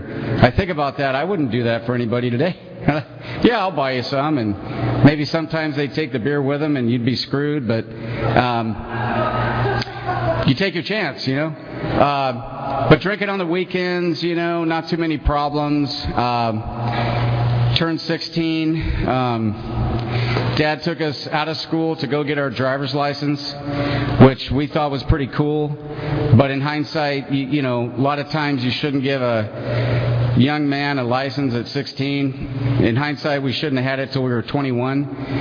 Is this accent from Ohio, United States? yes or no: no; Fresno, California, United States; now in Clovis, United States; And I live in Clovis right now. I was raised in Fresno my whole life. I live in Clovis for about the last 10 years.